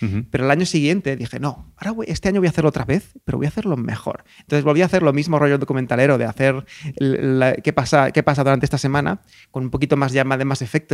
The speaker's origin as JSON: {"language": "Spanish", "town": "Jerez de la Frontera", "region": "Andalusia", "country": "Spain", "said": "yo soy de Jerez y muchas veces tengo la sensación de que no sentía yo como que fuese una carrera real o un destino real de mi vida"}